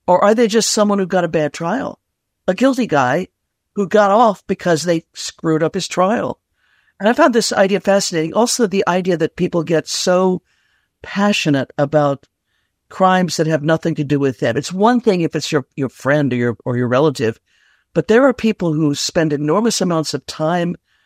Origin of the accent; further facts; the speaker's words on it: Yorktown, Virginia, United States; I started off the first couple of books in my hometown of Yorktown, Virginia.